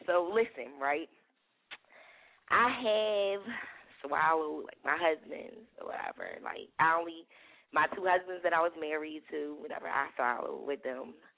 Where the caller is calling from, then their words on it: Philadelphia, Pennsylvania, United States; I'm calling from West Philly.